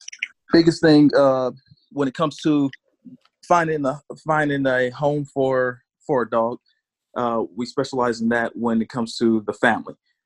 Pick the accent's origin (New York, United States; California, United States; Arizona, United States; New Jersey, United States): California, United States; Oakland; now in Atlanta, United States; I'm from Oakland, California, but at the moment we live in Atlanta, Georgia.